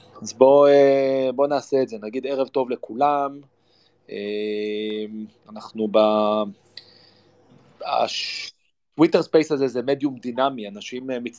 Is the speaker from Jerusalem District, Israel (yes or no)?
yes; Jerusalem, Jerusalem District, Israel; כשאני גדלתי בירושלים בשנות ה-70 וה-80